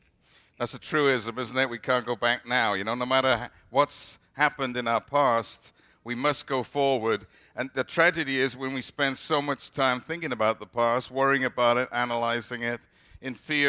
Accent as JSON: {"language": "English", "region": "Wales", "country": "United Kingdom", "tie": "born or raised there", "said": "because I grew up in Wales"}